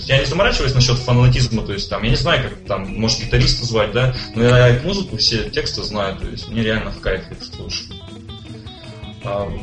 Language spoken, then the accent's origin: Russian; Udmurtia, Russia; accent: Udmurt